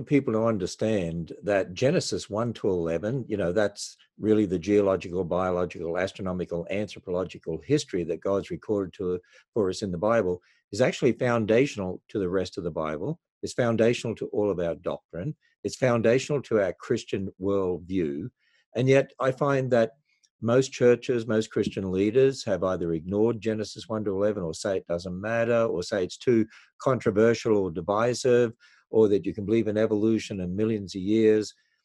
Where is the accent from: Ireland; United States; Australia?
Australia; born there; we were born in Australia. I was born in Australia.